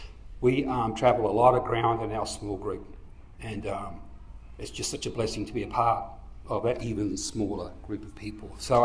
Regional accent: Australia; also born or lived in Waco; now in San Angelo, United States; And so, Alice and I grew up in Australia. Kids were born in North Carolina.

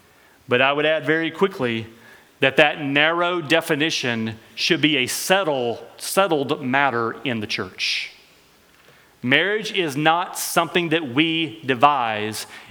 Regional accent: Alabama, United States; accent: Northwest Alabama; My Northwest Alabama accent may make that difficult to hear.

